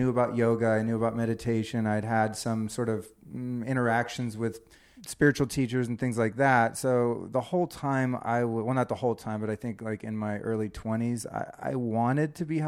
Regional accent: Santa Rosa, California, United States; Santa Rosa, Sebastopol.

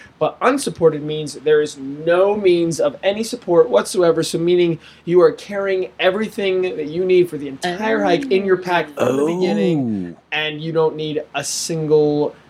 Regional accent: Pennsylvania, United States; Well, I'm from Pennsylvania. We like to say ours up there.

